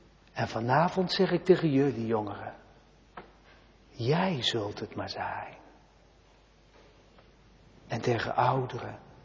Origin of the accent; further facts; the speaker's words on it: Randwijk, Gelderland, Netherlands; De buurt waar ik vandaan kom, Randwijk op de Dijk.